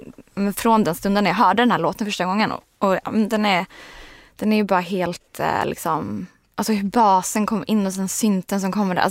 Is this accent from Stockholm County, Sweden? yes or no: no; Stenungsund, Västra Götaland County, Sweden; Jag är från västkusten, från Stenungsund.